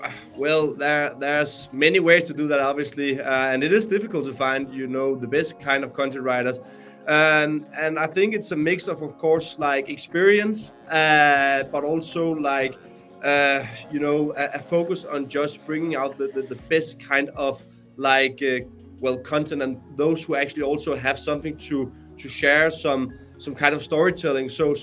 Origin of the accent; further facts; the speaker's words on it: Copenhagen, Capital Region of Denmark, Denmark; English is a second language; I've been working with the SEO for almost 10 years. And I'm from Copenhagen in Denmark.